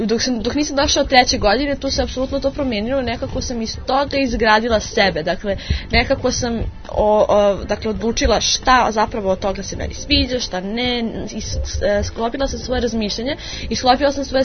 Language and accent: Serbian; Belgrade, Serbia; Ja sam inače sa Medaka